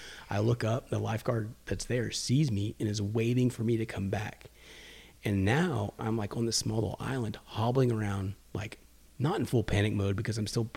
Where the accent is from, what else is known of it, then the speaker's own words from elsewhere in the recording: Texas, United States; I was like, what the hell's a stonefish? I'm from Texas.